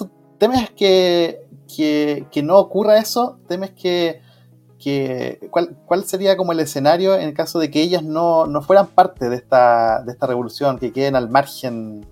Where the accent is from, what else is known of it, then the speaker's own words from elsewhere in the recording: Chile; también el que uno tiende a pensar como chileno que todas estas cosas pasan en Estados Unidos